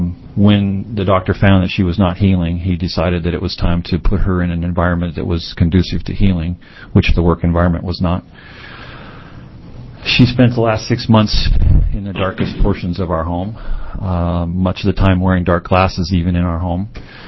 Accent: Westland, Oregon, United States; I'm from Westland, Oregon.

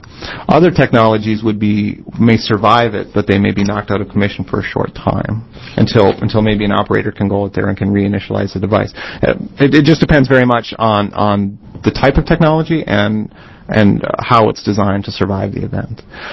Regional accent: North Dakota, United States; I'm from North Dakota. North Dakota's windy as heck.

